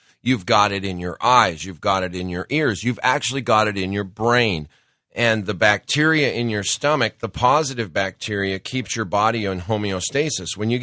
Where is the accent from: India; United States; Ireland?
United States; Montana; He was driving a four-wheeler, and we're from Montana.